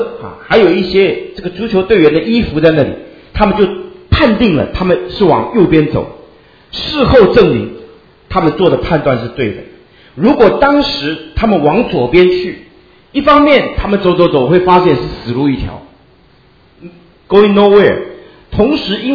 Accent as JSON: {"language": "Chinese", "country": "China", "said": "我们中国人最喜欢讲戴罪立功啊。"}